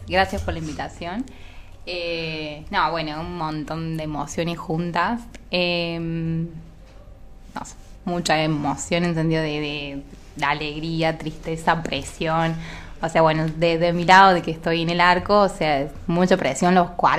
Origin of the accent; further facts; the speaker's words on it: Tanti, Córdoba, Argentina; now in Cosquín, Argentina; Sí, yo soy de Tanti. Y bueno, hace un año que... Ahora en septiembre va a ser un año que estoy acá en Cosquín.